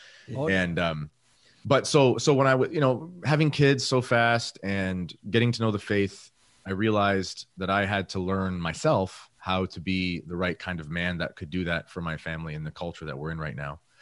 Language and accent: English; Stratford, Ontario, Canada; But I'm Canadian. I'm from Ontario, Canada, a small town called Stratford. Teacher, coach, and I'm a Catholic who just decided to write a book.